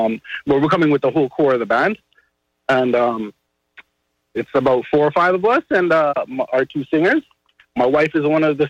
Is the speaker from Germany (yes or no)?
no; Scarborough, Ontario, Canada; I grew up in Scarborough eating Chinese food.